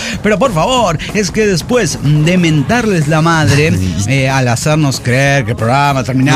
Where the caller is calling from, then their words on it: Mexico City, Mexico; de Ciudad de México.